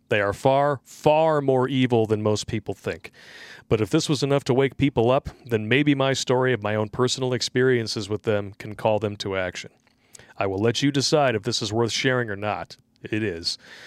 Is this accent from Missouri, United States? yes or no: no; Oak Park, Michigan, United States; also born or lived in Ferndale; I grew up in Oak Park and Ferndale.